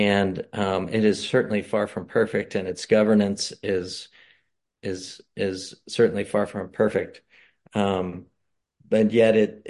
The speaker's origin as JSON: {"language": "English", "region": "Louisiana", "country": "United States", "tie": "born or raised there", "said": "I was always really fascinated by the Mississippi River and its mythology growing up in Louisiana. And I honestly wanted to come home and visit."}